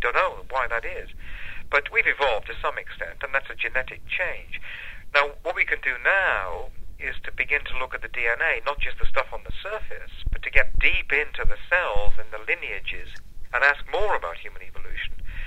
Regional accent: Wales, United Kingdom; first language Welsh; English is a second language; It's found in Wales, and I'm Welsh. I was born a Welsh speaker, indeed, in West Wales.

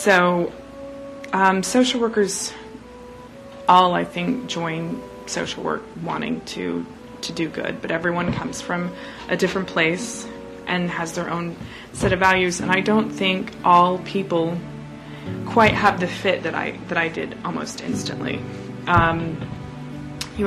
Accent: Idaho Falls, Idaho, United States; So I'm from Idaho Falls.

